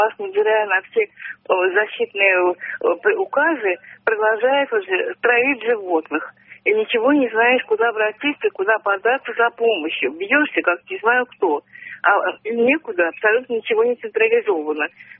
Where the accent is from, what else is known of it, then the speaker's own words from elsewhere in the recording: Saint Petersburg, Russia; Я из Санкт-Петербурга.